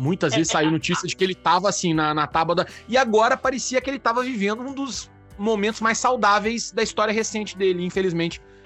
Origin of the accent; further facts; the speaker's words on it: Brazil; Eu falei, cara, eu vou tentar aproveitar que sou brasileiro aqui, né, e conseguir alguma coisa com isso.